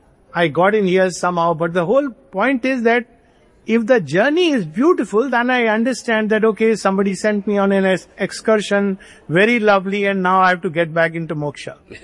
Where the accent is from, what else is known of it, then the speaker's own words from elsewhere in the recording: Jharkhand, India; I grew up in a place called in Jharkhand, modern Jharkhand, some small little place.